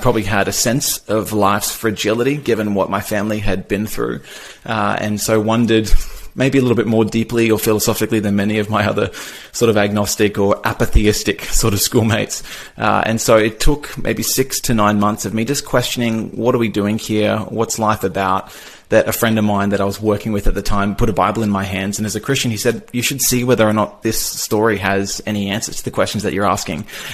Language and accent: English; Melbourne, Victoria, Australia; I grew up here in Australia. I was born down in Melbourne and lived pretty happy young life for the most part.